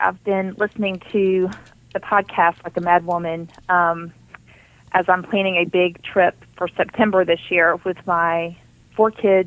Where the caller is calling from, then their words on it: Acworth, Georgia, United States; I'm calling from Ackworth, Georgia.